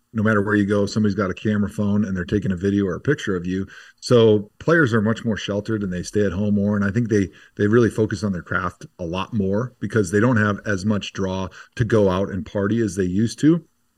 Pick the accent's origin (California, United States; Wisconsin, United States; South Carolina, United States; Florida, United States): Wisconsin, United States; I was a big Packer fan growing up in Wisconsin.